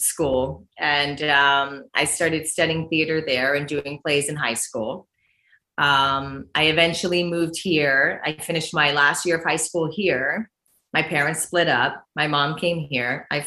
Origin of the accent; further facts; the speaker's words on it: Brooklyn, New York, United States; especially growing up in Brooklyn, I was always we were going to the theater constantly